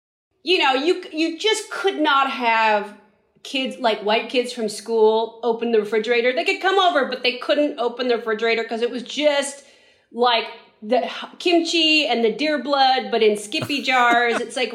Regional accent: San Francisco, California, United States; because we grew up in San Francisco, so we'd go to like Yosemite or something like

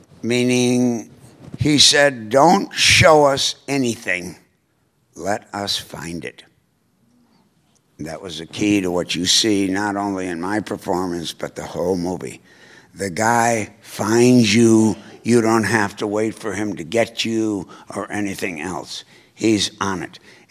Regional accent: Winnetka, Illinois, United States; And I grew up in Winnetka, Illinois, about 20 miles north of Chicago. I went to New Trier High School.

